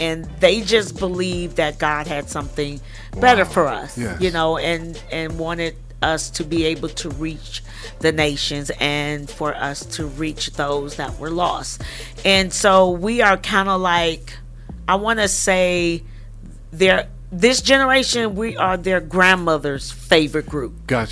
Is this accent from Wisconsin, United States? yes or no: no; Saginaw, Michigan, United States; I'm originally from Saginaw, Michigan. I was born and raised there. My father's a pastor … at Galilee Baptist Church.